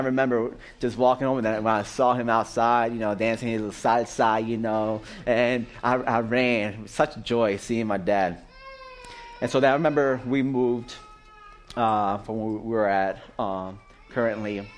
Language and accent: English; Massachusetts, United States; also born or lived in Puerto Rico; I was born in Puerto Rico. We moved to Massachusetts. I was 3 years old.